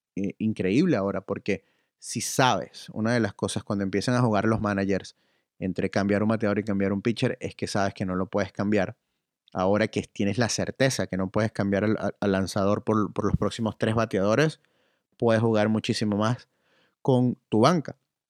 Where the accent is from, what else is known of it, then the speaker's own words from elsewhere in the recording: Canada; esto lo estoy hablando como canadiense